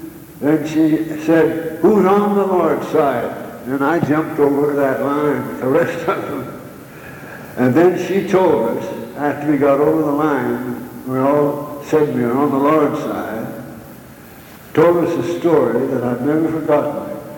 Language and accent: English; Provo, Utah, United States; born there; I was born in Provo, First Ward, and I was in the primary since I'm 96 now.